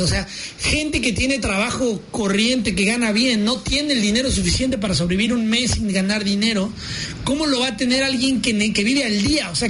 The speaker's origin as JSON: {"language": "Spanish", "country": "Mexico", "lives_now": "New Zealand", "said": "soy mexicano"}